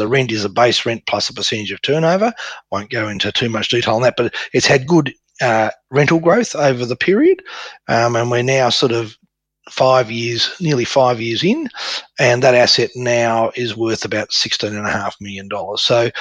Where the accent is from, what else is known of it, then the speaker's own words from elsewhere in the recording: Tasmania, Australia; It was not in Tasmania, which is my hometown.